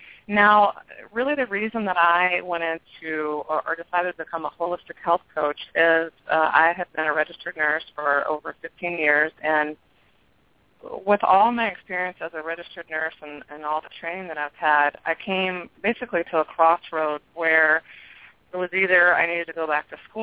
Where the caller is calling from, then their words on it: Minnesota, United States; The frozen tundra of Minnesota.